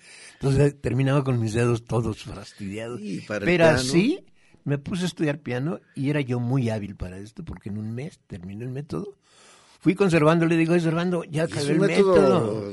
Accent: Guadalajara, Jalisco, Mexico; also born or lived in Arandas; Entonces yo viví en Arandas 6 meses, una cosa de estas, y me vine a Guadalajara, o sea, nací allá.

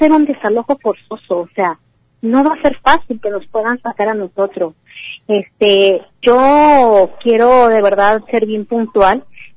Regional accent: Temaca, Jalisco, Mexico; Somos 300, 400 los que hay en Temaca, somos jaliscienses, somos parte de este estado.

